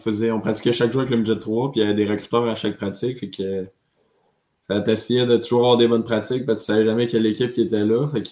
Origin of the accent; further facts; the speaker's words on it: Neuville, Quebec, Canada; Ouais, moi je viens de Québec, Neuville plus précisément, vers l'ouest. J'ai grandi à Québec